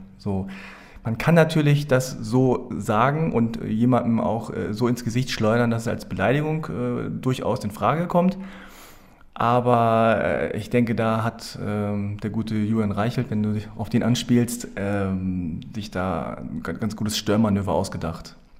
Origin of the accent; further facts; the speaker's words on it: Germany; ich bin koreanischer Herkunft, aber in Deutschland geboren und aufgewachsen